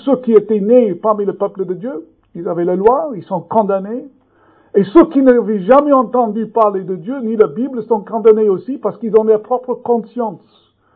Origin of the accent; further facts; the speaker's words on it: New York, United States; French is a second language; now in France; d'origine américaine, mais j'habite en France depuis bien plus longtemps que j'ai jamais habité aux États-Unis. En fait, je suis issu de la ville de New York.